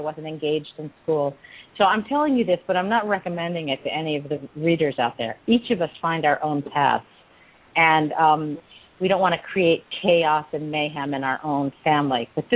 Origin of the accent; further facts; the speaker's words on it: Pennsylvania, United States; That's true. I grew up in a small town near Scranton, P